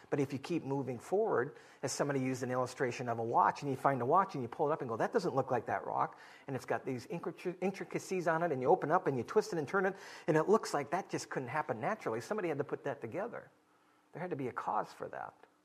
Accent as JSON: {"language": "English", "region": "Minnesota", "country": "United States", "tie": "born or raised there", "said": "I just love fall. It's my favorite season. I grew up in Minnesota, and I love the fall weather"}